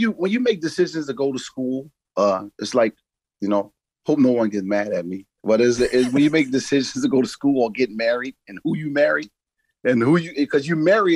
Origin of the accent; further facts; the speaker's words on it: Philadelphia, Pennsylvania, United States; well, I'm from Philadelphia.